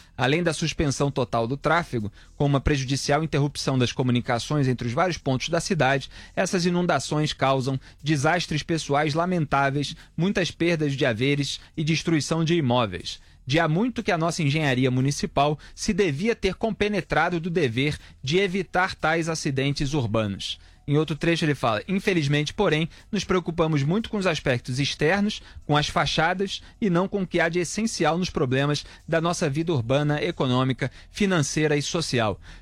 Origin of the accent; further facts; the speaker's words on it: Rio de Janeiro, Brazil; born there; now in São Paulo, Brazil; eu nasci no Rio, moro há 2 anos aqui em São Paulo, vim para trabalhar